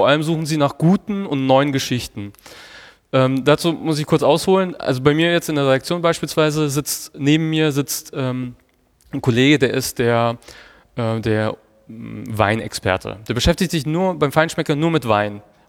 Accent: Hof, Bavaria, Germany; now in Hamburg, Germany; Ich komme aus Hof, aus Oberfranken, ganz im Norden von Bayern.

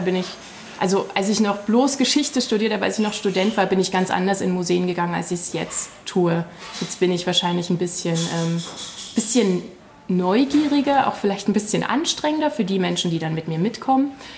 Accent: Königsbrück, Saxony, Germany; now in Leipzig, Germany; Ursprünglich komme ich aus einem kleinen Ort in der sogenannten Westlausitz aus Königsbrück. Also ich bin sozusagen auch in der Provinz aufgewachsen, wohne jetzt in der Großstadt

